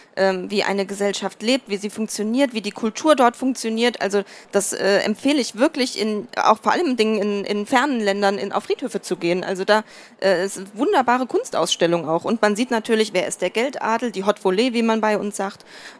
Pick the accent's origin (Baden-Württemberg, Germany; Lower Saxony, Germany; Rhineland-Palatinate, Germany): Rhineland-Palatinate, Germany; Mainz; Mainz kenne ich, bin Mainzer Mädchen, bin ich aufgewachsen, wohne dort immer noch.